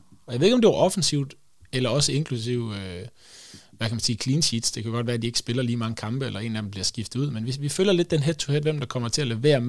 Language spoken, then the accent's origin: Danish; Kolding, Region of Southern Denmark, Denmark; Jeg er jo gammel Kolding-dreng, så ja.